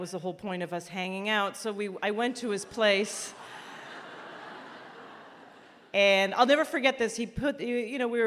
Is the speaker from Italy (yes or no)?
no; Canada; I'm Canadian.